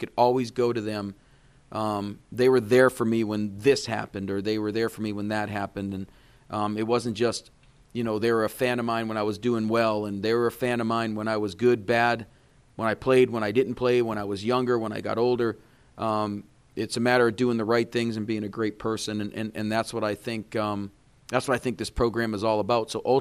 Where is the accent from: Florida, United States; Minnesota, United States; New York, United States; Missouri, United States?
Florida, United States; Marco Island; now in Mobile, United States; Her and I grew up in South Florida. I grew up on the beach. I grew up on Marco Island.